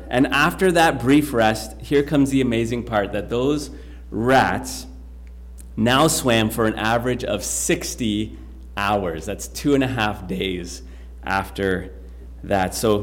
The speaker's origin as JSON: {"language": "English", "town": "North Bay", "region": "Ontario", "country": "Canada", "said": "I was from North Bay, and she was from Sault Ste. Marie"}